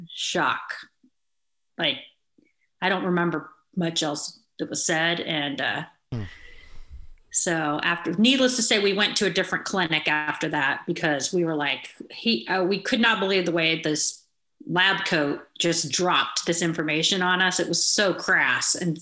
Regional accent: Beale Air Force Base, California, United States; So I grew up in Beale Air Force Base up in Northern California.

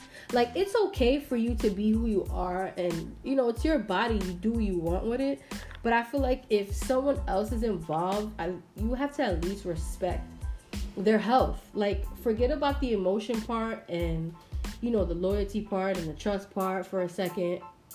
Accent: New York City, New York, United States; I'm from the Bronx and Washington Heights. Like, I'm hood. You hear me? Like, I'm straight New York sometimes, you know?

